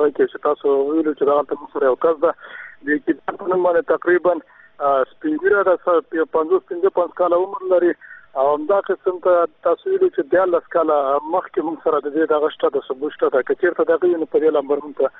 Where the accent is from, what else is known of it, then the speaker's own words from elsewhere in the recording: Nangarhar, Afghanistan; زما تلاقم د ننګرهار ولایت د بیسدونه.